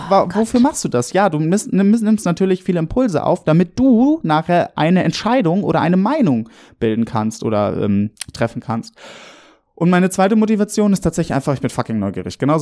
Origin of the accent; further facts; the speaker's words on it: Cologne, North Rhine-Westphalia, Germany; Es tut mir leid, Köln. Tut mir leid, meine Heimat.